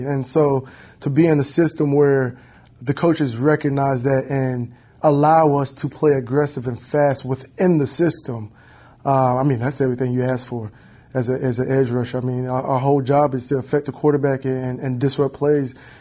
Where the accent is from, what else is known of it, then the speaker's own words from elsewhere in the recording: South Carolina, United States; born there; moved away; I'm from South Carolina born, and then obviously my dad was a coach, so I moved all over the place.